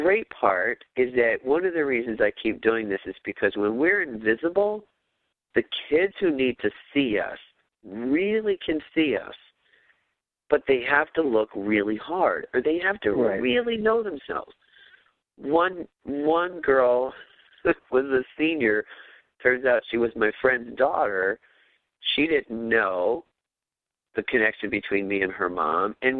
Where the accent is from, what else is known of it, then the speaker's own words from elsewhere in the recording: New Jersey, United States; I grew up in New Jersey, which is why I went to Rutgers.